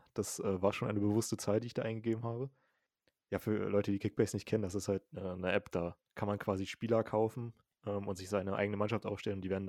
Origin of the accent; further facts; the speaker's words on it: Hanover, Lower Saxony, Germany; Ich komme ja aus Hannover